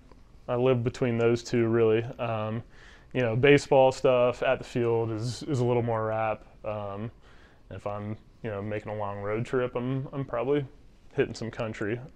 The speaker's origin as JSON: {"language": "English", "town": "Atlanta", "region": "Georgia", "country": "United States", "tie": "born or raised there", "said": "Obviously familiar with the Braves and the franchise growing up in Atlanta and being a fan."}